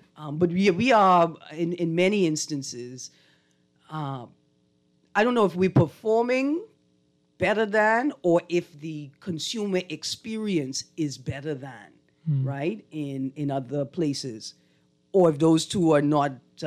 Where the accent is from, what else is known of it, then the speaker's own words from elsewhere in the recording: Bahamas; I let people know, look here, I'm from the Bahamas.